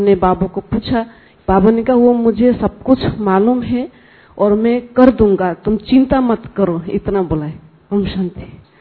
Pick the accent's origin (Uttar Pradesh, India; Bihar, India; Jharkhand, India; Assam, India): Assam, India; Tezpur; मैं तेजपुर आसाम से हूँ।